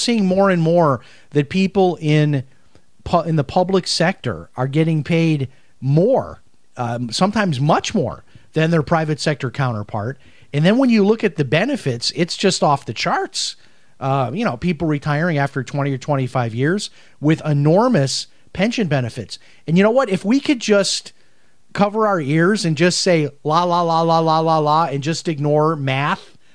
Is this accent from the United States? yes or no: yes; Chicago, Illinois, United States; moved away as an adult; I have a lot of relatives still in Chicago because I'm from Chicago originally, moved away when I was 18.